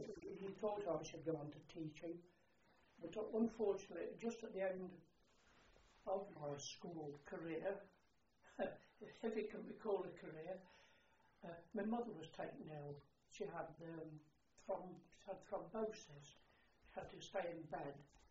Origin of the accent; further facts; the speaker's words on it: Sutton in Ashfield, East Midlands, United Kingdom; born there; I was born at Sutton in Ashfield in Nottinghamshire, October 15th, 1918.